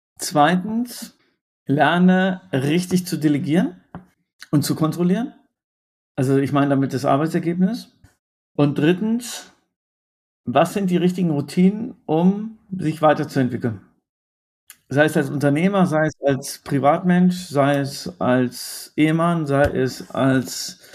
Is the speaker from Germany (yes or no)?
no; Colombia; Naja, ich bin ja in Kolumbien groß geworden